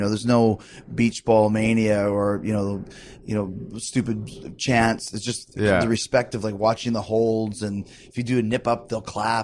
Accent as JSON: {"language": "English", "country": "United States", "tie": "born there", "said": "I was born in the States. But I was a dual citizen"}